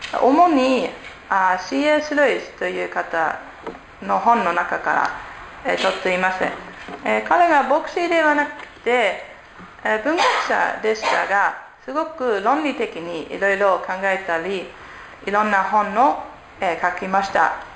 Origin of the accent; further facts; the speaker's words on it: Germany; Japanese is a second language; now in Japan; ドイツから来ましたジャーマンアライアンスミッションの宣教師です。13年前初めて日本に来ました。